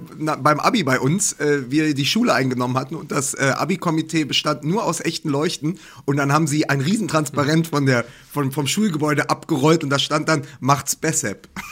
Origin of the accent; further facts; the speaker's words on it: Berlin, Germany; als Berliner, der ja des Öfteren im Olympiastadion ist